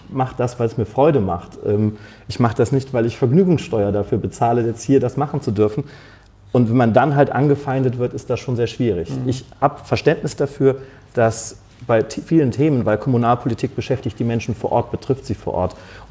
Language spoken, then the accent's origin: German; Bergisch Gladbach, North Rhine-Westphalia, Germany; Bin seit meinem 7. Lebensjahr hier. Das ist meine Heimat. Bergisch Gladbach ist meine Heimatstadt.